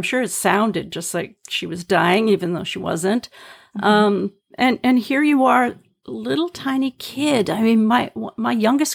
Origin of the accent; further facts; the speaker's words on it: Vancouver, British Columbia, Canada; from Vancouver, Canada, recovered emetophobic licensed psychotherapist specializing in emetophobia and your host for this podcast.